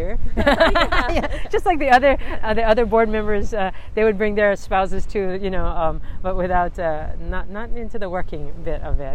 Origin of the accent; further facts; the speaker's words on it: Honolulu, Hawaii, United States; I grew up in Kaimuki and Honolulu, city girl, right? I graduated Kaimuki High, you know, 84. So I'm a city girl.